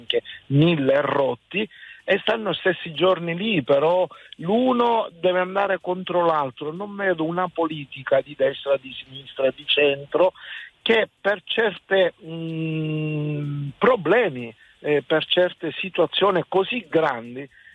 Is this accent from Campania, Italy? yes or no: no; Sicily, Italy; now in Lonato del Garda, Italy; Chiamo da Lonato del Garda, sono siciliano.